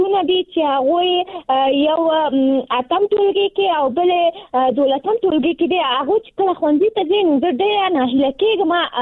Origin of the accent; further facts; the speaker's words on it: Nangarhar, Afghanistan; now in Kabul, Afghanistan; ما د ننګرهار د ولایت نه فعلاً په کابل کې ژوند کوم